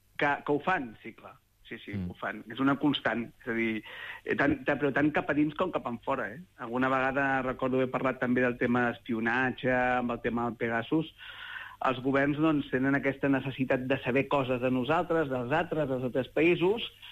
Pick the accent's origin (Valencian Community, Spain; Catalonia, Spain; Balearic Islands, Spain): Catalonia, Spain; evidentment perquè soc català i estic a Catalunya